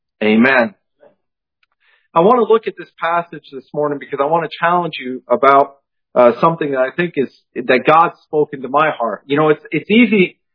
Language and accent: English; New England, United States; I'm from New England originally, okay?